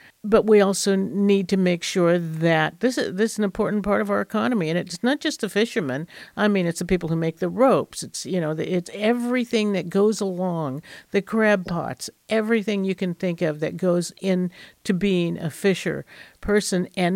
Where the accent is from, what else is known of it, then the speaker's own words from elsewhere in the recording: California, United States; You know, I grew up in the Bay Area, and as I was growing up, the bay waters in the San Francisco Bay were very dirty.